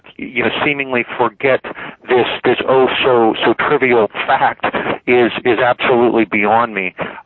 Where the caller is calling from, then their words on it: Ohio, United States; Oh, I'm calling from Ohio